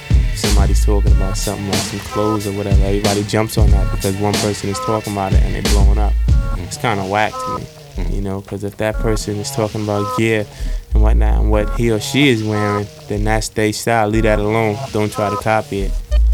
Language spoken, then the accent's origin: English; Lakeview, New York, United States; Lakeview.